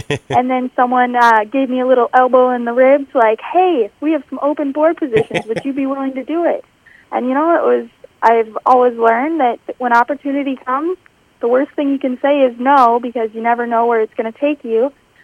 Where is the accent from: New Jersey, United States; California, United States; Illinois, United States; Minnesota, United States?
Minnesota, United States; from Western Minnesota